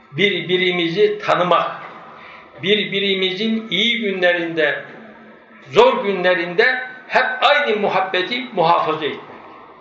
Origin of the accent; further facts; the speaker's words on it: Yozgat, Turkey; Ben Yozgatlıyım. Bizim Yozgat'ta bu konu çok kuvvetli.